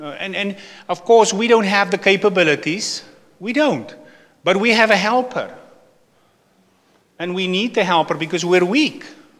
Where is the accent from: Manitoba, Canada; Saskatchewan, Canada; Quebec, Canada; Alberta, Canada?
Alberta, Canada; Sylvan Lake; For you that don't know us, we're from Sylvan Lake.